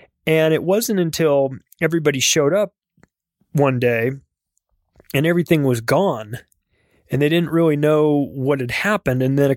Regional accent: United States; I'm not a big rah-rah America guy, but I am an American.

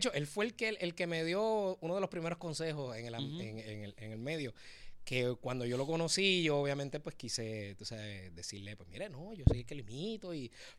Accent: Ponce, Puerto Rico; Yo sí soy de Ponce, me crié, viví allá, tú sabes.

